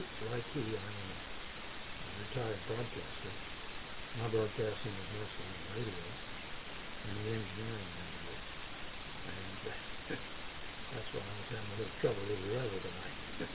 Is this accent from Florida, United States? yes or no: yes; St. Augustine, Florida, United States; also born or lived in Maryland; I was born and raised in St. Augustine. That's where the full car comes from. And I moved to Maryland for about almost 20 years.